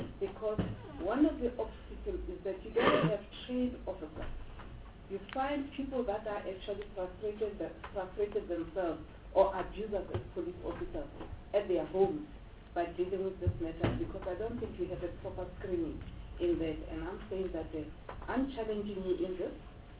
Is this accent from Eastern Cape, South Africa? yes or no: no; Gauteng, South Africa; I'm from Gauteng